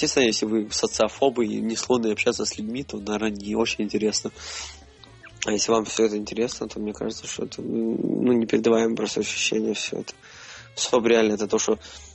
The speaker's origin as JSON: {"language": "Russian", "country": "Ukraine", "said": "потому что я из Украины."}